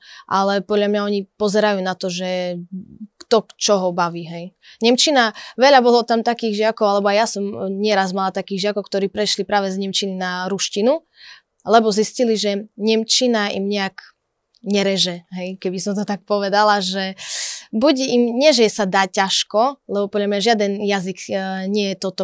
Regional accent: eastern Slovakia, Slovakia; hlavne u nás na východe, tak to ešte bližšie. Rusnáci to úplne, hej, niektoré slova majú. Teraz my napríklad na východe, na východnom Slovensku je dosť veľa Ukrajincov

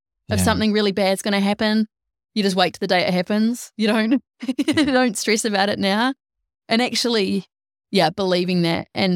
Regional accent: Ballarat, Victoria, Australia; People think I'm a lunatic when I come down from Ballarat because I'm like, you know, like Ballarat's still got a good country vibe, right?

